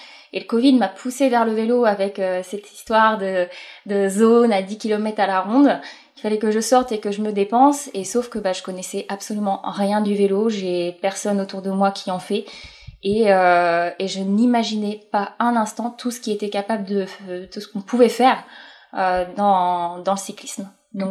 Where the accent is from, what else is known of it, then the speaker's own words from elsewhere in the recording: Mortagne-au-Perche, Normandy, France; moved away as an adult; now in Toulouse, France; j'ai 31 ans, je suis originaire de l'Orne puisque j'ai grandi à Mortagne-au-Perche et j'ai vécu toute ma vie en Normandie à l'exception de cette année où je viens de m'expatrier sur Toulouse.